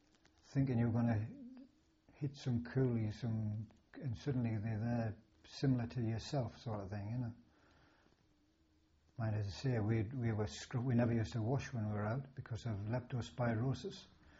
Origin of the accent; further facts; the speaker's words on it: North East England, United Kingdom; I'd been promised a job in the northeast, my hometown, with the 15 Army Youth Team.